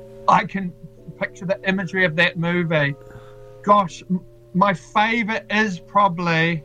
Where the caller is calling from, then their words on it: Whanganui, Manawatū-Whanganui, New Zealand; Morena, I'm checking in from Whanganui.